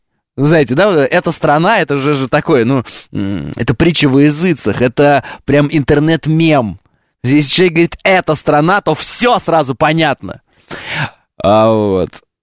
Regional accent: Saratov, Saratov Oblast, Russia; В Саратове дороги плохие, очень плохие, я сам из Саратова

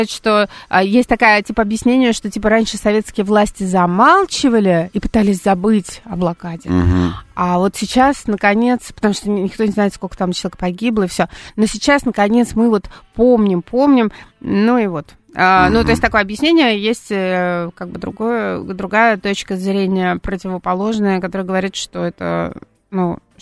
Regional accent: Saint Petersburg, Russia; Это я как петербуржец говорю.

